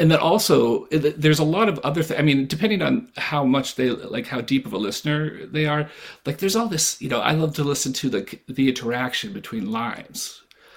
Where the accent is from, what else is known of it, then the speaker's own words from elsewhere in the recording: New Hampshire, United States; I grew up in New Hampshire